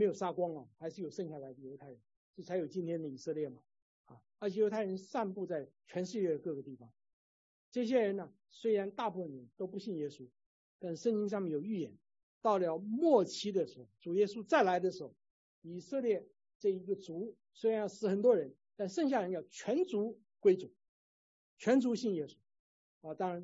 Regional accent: China; 他说我们是外邦人，我们都是中国人嘛

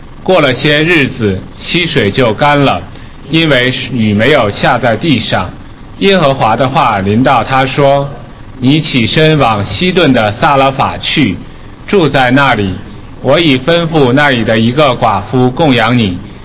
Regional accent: China; 我们中国人或者说我们东方人特别喜欢说这七个字

